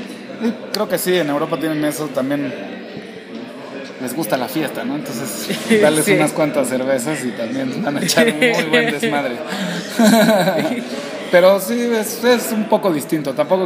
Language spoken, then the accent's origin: Spanish; Mexico; muchas veces como mexicano te tratan... como extranjero te tratan bien, ¿no? Por venir claro. De otro lado, por venir de un país que tiene tanta cultura, tanto conflicto